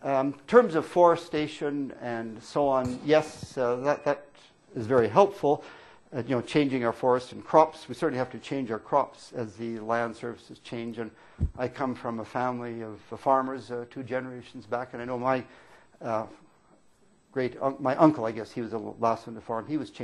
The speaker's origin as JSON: {"language": "English", "region": "Alberta", "country": "Canada", "tie": "born or raised there", "said": "I grew up in Alberta."}